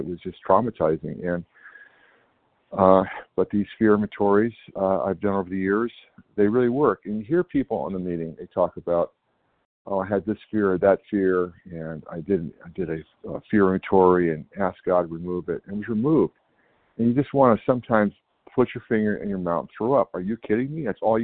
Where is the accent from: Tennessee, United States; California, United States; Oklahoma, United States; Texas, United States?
California, United States; Good morning, everybody. I'm from California.